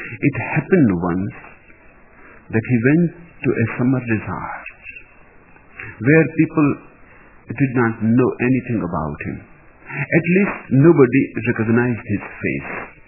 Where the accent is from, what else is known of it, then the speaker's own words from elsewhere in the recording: India; born there; By accident, I am born in India, but I am not an Indian.